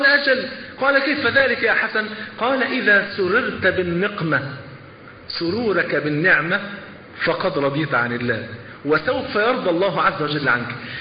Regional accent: Egypt; معلش الفول عندنا في مصر فرض عين

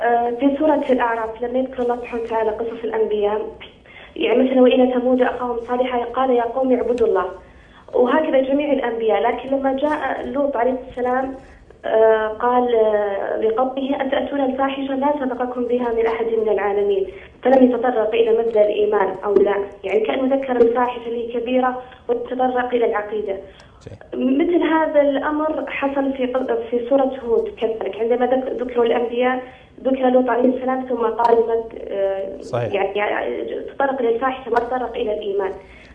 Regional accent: Taif, Makkah Province, Saudi Arabia; now in Riyadh, Saudi Arabia; زي أنا لما أقول أنا من الطائف لكن الآن موجودة في الرياض.

